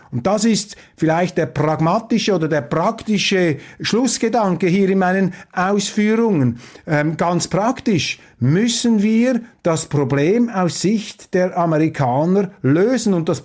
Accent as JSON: {"language": "German", "country": "Switzerland", "said": "Und da müssen wir als Schweizer auch sehr, sehr tief in den Spiegel schauen."}